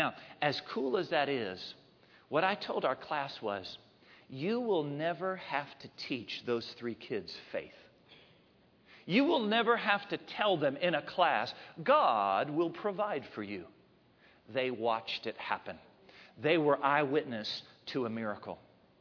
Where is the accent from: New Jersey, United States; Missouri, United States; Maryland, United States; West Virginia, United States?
Maryland, United States; When I visit this part of the world and I think about growing up in Maryland, you know, I do miss the meatball subs. I miss the smooth roads.